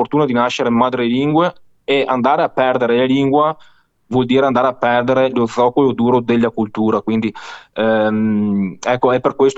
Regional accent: Veneto, Italy; born there; first language Venetian; ovviamente sono madrelingua veneta perché sono nato in Veneto, quindi lo parlo e tutto

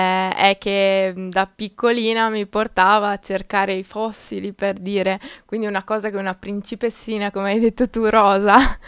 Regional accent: Feltre, Veneto, Italy; Allora, io vengo da Feltre, sono ingegnere civile geotecnico

